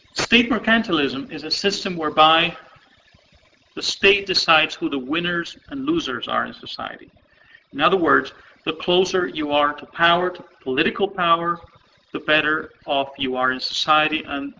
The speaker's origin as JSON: {"language": "English", "country": "Peru", "moved": "as an adult", "said": "I'm from Peru originally. I am a veteran of a couple of revolutions that didn't quite turn right, so I'm really a refugee in this country. I had to flee Peru, my own country, a couple of years ago"}